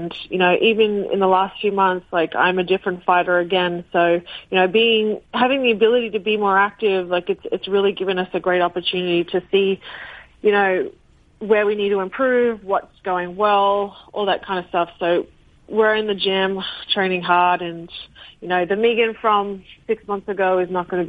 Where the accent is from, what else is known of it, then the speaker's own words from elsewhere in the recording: Australia; I'm Australian.